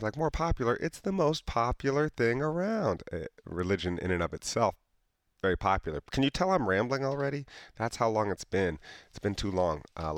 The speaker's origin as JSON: {"language": "English", "town": "Yellow Springs", "region": "Ohio", "country": "United States", "tie": "born or raised there", "said": "I am in the belly of the beast, Yellow Springs, my hometown, my stomping grounds of my youth and my adulthood."}